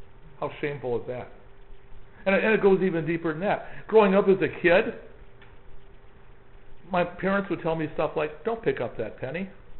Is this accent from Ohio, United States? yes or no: no; Warren, Michigan, United States; I grew up in Warren, a suburb of Detroit.